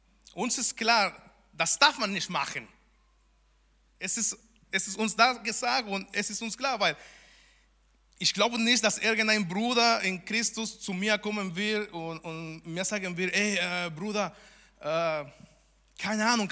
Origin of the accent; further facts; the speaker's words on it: Mexico; German is a second language; moved away; weil ich komme aus Mexiko, ich folge da viele Leute aus Mexiko